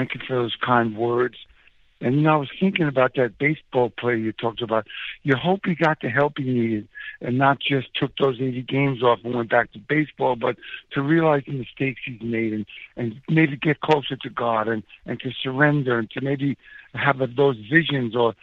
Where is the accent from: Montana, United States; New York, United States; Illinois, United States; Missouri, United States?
New York, United States; Huntington; also born or lived in Manhattan, United States; I was born in Manhattan, and we moved out to Huntington, Long Island, when it was mostly old farmland, and we grew up there in a small house.